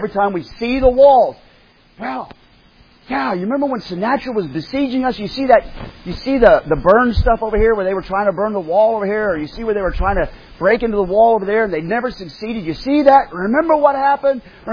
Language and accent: English; Oklahoma, United States; And I grew up in Oklahoma.